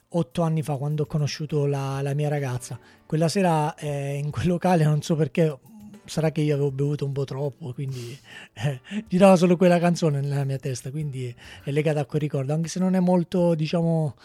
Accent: Gela, Sicily, Italy; born there; Sì, io sono di origine siciliana, sono nato a Gela, da una famiglia molto tranquilla, umilissima.

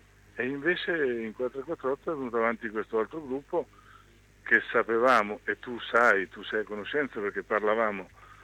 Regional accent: Ancona, Marche, Italy; e quindi poi da anconetano in definitiva, no?

